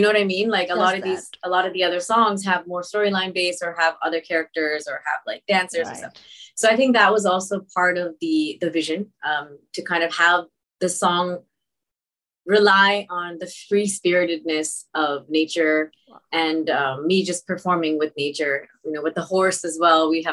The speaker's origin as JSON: {"language": "English", "town": "Toronto", "region": "Ontario", "country": "Canada", "said": "So Mickey's from Detroit and I'm from Toronto."}